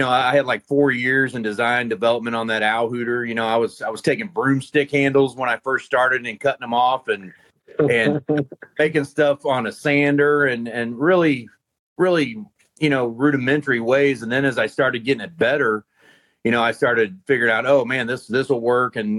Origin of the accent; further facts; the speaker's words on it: Hillsboro, Missouri, United States; I'm from Hillsboro, Missouri. So Missouri was like the powerhouse state with turkey calling competitions and stuff like that growing up.